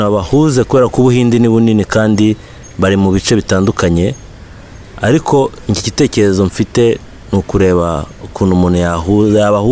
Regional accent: Rwanda; English is a second language; now in India; I'm from Rwanda. And I'm in India for studies.

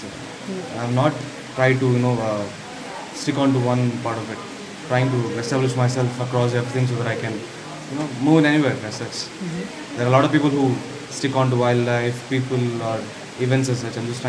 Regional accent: Kochi, Kerala, India; now in Bangalore, India; Hi, I'm from Bangalore, and basically I'm from Cochin, but I've been in Bangalore for the last 10-15 years now.

